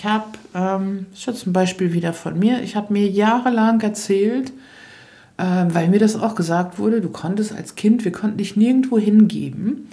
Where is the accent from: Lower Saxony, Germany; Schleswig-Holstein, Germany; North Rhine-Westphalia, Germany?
Lower Saxony, Germany; naja, ich komme aus Ostfriesland und das Hotel ist ganz nett.